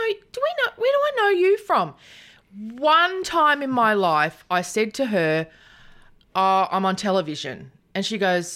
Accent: Swan Hill, Victoria, Australia; Because I grew up in Swan Hill.

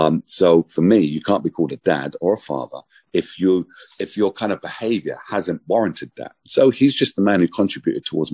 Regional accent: Hackney, London, United Kingdom; When I was growing up in Hackney, I had a really great time.

